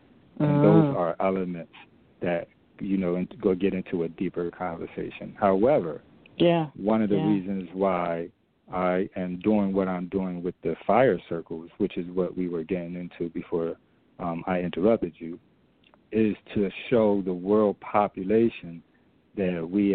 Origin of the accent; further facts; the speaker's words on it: Allendale, South Carolina, United States; Here in the United States, I'm from Allendale. My family is from Allendale, South Carolina, on both sides. We're both from South Carolina.